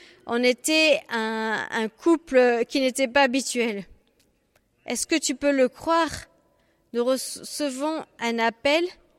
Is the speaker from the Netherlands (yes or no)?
yes; Netherlands; je viens de Hollande.